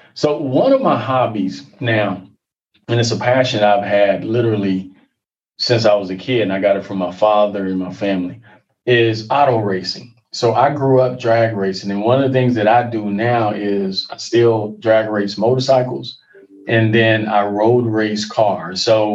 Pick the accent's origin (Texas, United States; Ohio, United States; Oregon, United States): Texas, United States; Jewett; I'm native Texan, but I am a country boy.